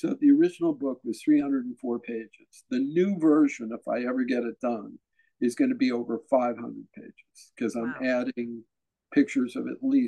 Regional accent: Cleveland, Ohio, United States; I grew up in Cleveland, Ohio, so we had the Cleveland Indians baseball team

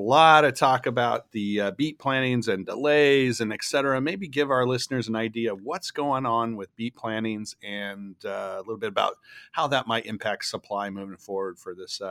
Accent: Portland, Oregon, United States; And I'm from Portland, so, it was not very difficult. I wasn't conflicted.

